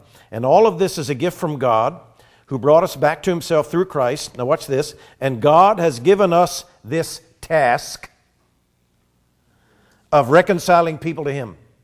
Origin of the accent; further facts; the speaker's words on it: Pennsylvania, United States; it was close to where we were raised in Pennsylvania